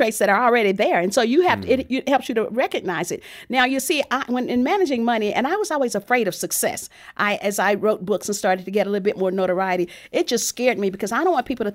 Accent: Texas, United States; I grew up in Texas, and it's interesting.

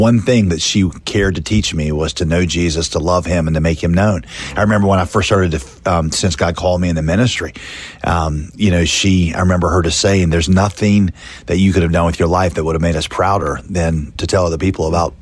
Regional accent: Winston-Salem, North Carolina, United States; So I grew up in Winston-Salem, where you grew up.

